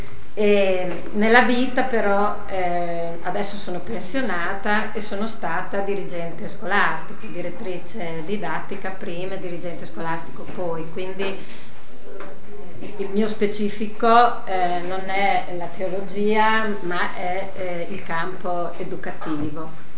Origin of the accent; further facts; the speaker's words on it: Modena, Emilia-Romagna, Italy; sono di Modena, quindi non siamo lontani con le terre.